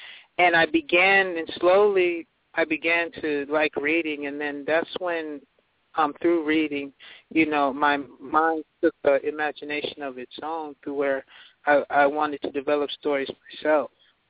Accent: Nigeria; moved away; Okay, yes. I'm from Nigeria. My parents and I came here from Nigeria

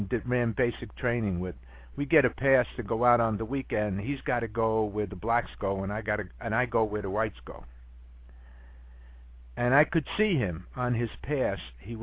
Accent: New York City, New York, United States; And I grew up in Washington Heights, and I went to school in Harlem.

